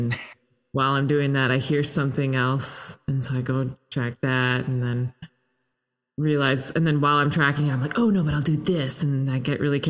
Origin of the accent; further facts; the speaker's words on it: Toronto, Ontario, Canada; I'm Canadian and grew up in Toronto.